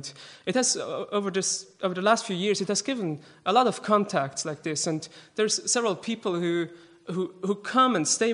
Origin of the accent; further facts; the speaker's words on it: Switzerland; accent: Swiss; English is a second language; I hope my Swiss accent, which still is there despite all the teaching I receive with Stephanie, I hope my accent will not be too disturbing for you